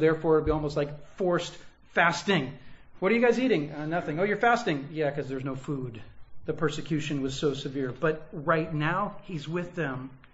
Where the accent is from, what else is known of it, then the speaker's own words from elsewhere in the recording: California, United States; I grew up riding skateboards in Southern California, so we didn't have that, you know